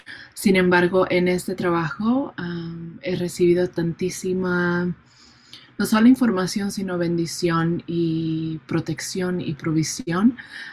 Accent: Puerto Rico; now in United States; Actualmente vivo en Estados Unidos, en las tierras de los Dakota, pero soy originaria de Boriquén, la tierra de los Taínos. Y mi gente, aparte de ser Taíno, también tengo ancestros españoles, portugueses

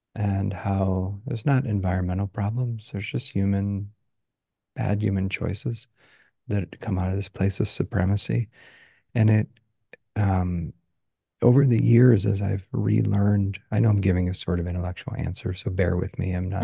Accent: United States; moved away as an adult; now in Spain; And that's the cultural, you know, matrix where I was born and raised. So I'm like an American white guy. And I've been living here in Spain and the traditional lands of all kinds of people for the last year and a half.

